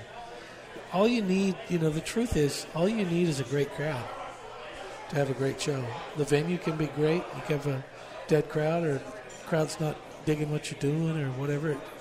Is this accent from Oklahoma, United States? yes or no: yes; Oklahoma, United States; I came from Oklahoma